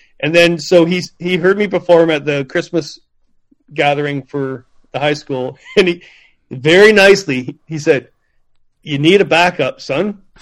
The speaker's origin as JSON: {"language": "English", "region": "Ontario", "country": "Canada", "said": "I said, guys, I'm from Ontario."}